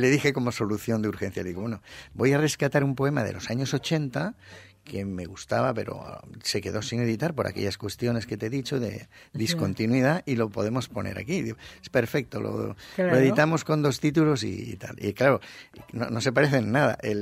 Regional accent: Villarreal, Valencian Community, Spain; yo el valenciano lo hablo porque mi pueblo, Villarreal, es una población valenciano parlante y lo he escuchado, lo he oído desde pequeño y lo he hablado también, pero básicamente mi lengua de manejo es el castellano

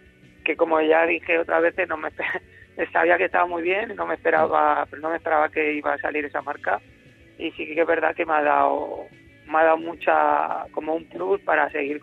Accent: Carrión de Calatrava, Castilla-La Mancha, Spain; Soy de Carrión de Calatrava, sí, pero paso mucho tiempo aquí en Valencia.

